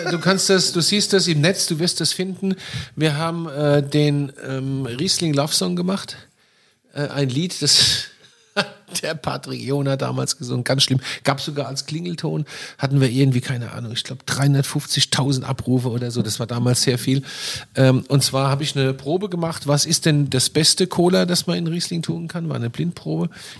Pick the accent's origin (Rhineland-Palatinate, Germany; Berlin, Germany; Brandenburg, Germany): Rhineland-Palatinate, Germany; Ja, also ich komme aus einer Gegend, wo du damit Scholle und Fleischwurst.